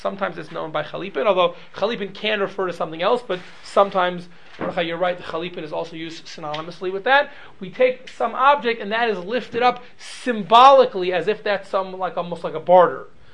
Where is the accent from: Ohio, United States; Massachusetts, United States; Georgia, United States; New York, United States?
Ohio, United States; Cincinnati; when I was growing up in Cincinnati, that was a verb.